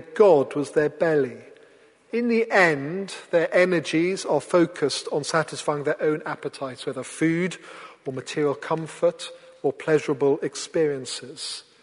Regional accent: Wales, United Kingdom; born there; they went to very great lengths, including air travel, much later in pregnancy than would today be allowed, to ensure that I was born in Wales.

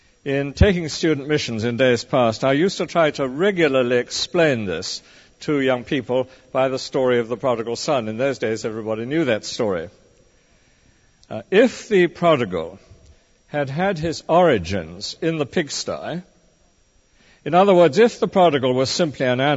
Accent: United Kingdom; Meanwhile, let's beware, as British people, of hypocrisy.

